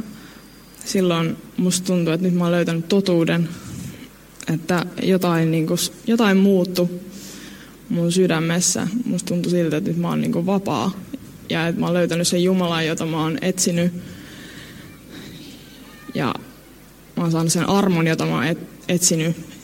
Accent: Helsinki, Uusimaa, Finland; Mä oon syntynyt ihan Suomessa. Äitini on suomalainen. Helsingissä on siis syntynyt ja kasvanut. Mutta isä on libyalainen ja sain häneltä islamilaisen kasvatuksen.

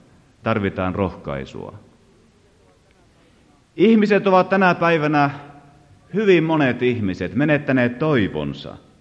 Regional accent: Central Ostrobothnia, Finland; Tosin siellä kotiseudullani, jossa lapsuuteni vietin Keski-Pohjanmaalla

